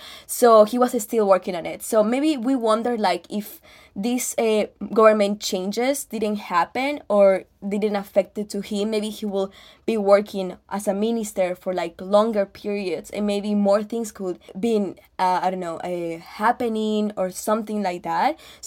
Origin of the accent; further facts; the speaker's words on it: Bolivia; English is a second language; For example, I'm from Bolivia, and like it's really hard.